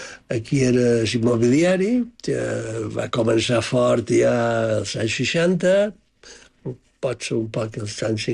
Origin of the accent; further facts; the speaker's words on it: Palma, Balearic Islands, Spain; Vaig néixer a Mallorca. Vaig néixer... El primer puesto que vam viure era Capità Castell